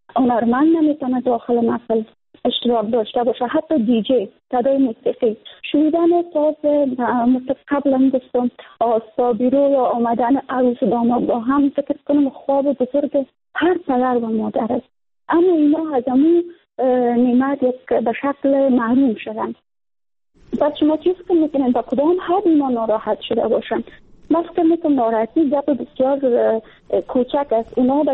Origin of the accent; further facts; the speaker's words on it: Afghanistan; در فامیلای افغانی سنتی ما و شما، کم ما و شما در همون قسم خانواده ها بزرگ شدیم